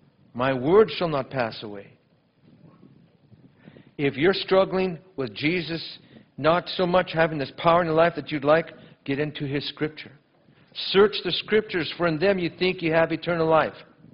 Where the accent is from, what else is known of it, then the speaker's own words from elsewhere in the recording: Canada; born there; my concern for this country that I love, even though I was born in Canada, I was born a dual citizen, so I've got American in me too.